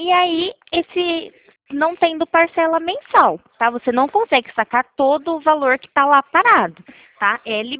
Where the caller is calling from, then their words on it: Araras, São Paulo, Brazil; Eu falo aqui da cidade de Araras, né?